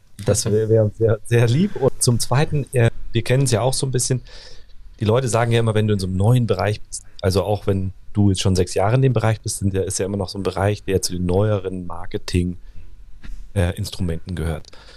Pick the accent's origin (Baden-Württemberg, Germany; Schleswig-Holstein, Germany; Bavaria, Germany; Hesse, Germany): Bavaria, Germany; Man sagt immer, bei uns in Bayern sagt man auf der Brennsuppe hergeschwommen, so ungefähr.